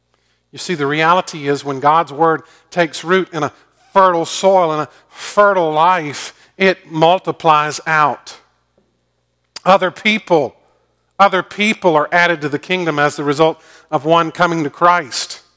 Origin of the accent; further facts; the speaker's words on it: Augusta, Georgia, United States; Growing up in Augusta and having the opportunity to go to the Masters